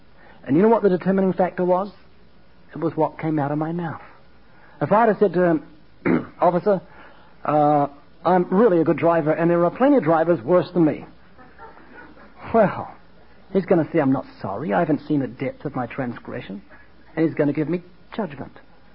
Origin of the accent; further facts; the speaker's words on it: New Zealand; I'm not Australian. I'm from New Zealand, and they've got a lot of cockroaches.